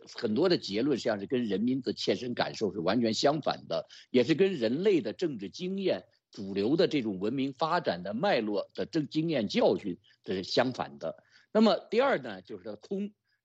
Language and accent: Chinese; China